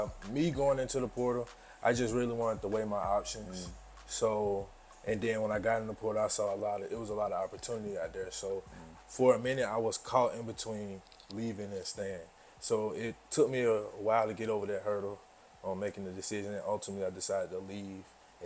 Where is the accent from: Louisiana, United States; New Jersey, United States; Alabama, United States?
Alabama, United States; Vincent; I'm from Vincent, Alabama. It's a small town in Shelby County, Alabama. It's like east of Birmingham.